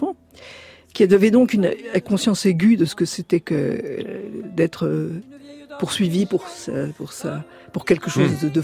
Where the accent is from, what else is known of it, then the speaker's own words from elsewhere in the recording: Marrakesh, Marrakesh-Safi, Morocco; donc née au Maroc, je suis juive, et j'ai vu des Arabes, des Juifs, des chrétiens manger, dormir ensemble. Je suis de Marrakech